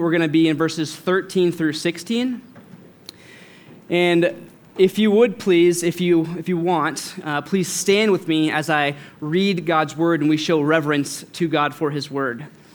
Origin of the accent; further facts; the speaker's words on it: Loveland, Colorado, United States; I was born in Loveland, Colorado, and I grew up here, went to Colorado State